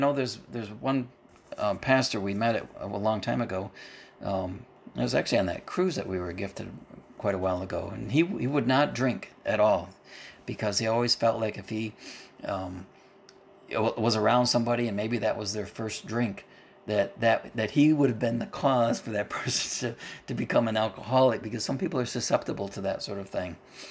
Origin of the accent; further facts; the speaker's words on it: New York, United States; also born or lived in Mansfield, Ohio / Michigan / Illinois; I was born in Mansfield, Ohio. We moved to Michigan, and then I was in Illinois, and then I moved to New York in Western New York, and probably when I was around the age of 4 or 5.